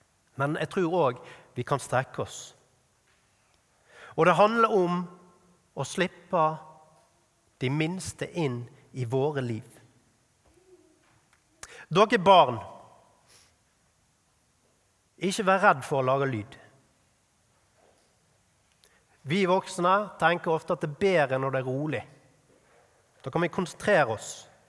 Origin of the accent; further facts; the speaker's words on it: Askøy, Vestland, Norway; på Askøy, kommunen jeg vokste opp i, rett utenfor Bergen.